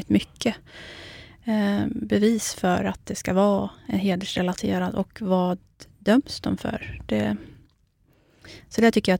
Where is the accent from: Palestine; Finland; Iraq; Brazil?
Iraq; Kurdistan Region; now in Sweden; Jag är ju själv kurd, så att jag kommer ju från den irakiska delen.